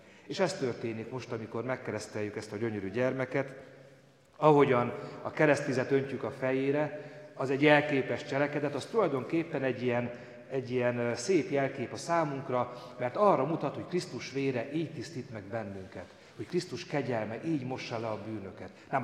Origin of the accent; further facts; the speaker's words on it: Hungary; mi itt élünk, Magyarországon születtünk, magyarok vagyunk, kész.